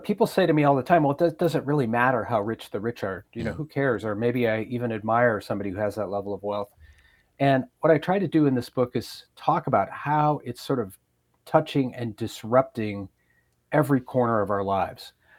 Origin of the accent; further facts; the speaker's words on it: Madison, Wisconsin, United States; now in Detroit, United States; You know, after I grew up in Madison, I moved to Detroit, and my dad worked in downtown Detroit.